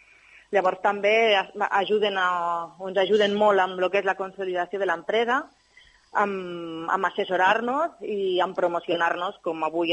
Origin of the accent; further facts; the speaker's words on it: Lleida, Catalonia, Spain; now in Tarragona, Spain; jo vaig decidir vindre aquí a Tarragona, jo soc de Lleida